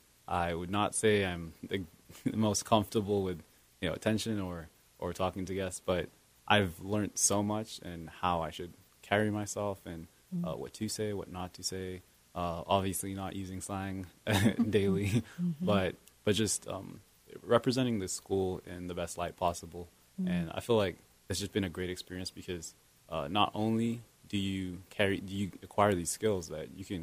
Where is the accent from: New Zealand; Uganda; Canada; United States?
Uganda; So like you already said, I'm an international student. I'm from Uganda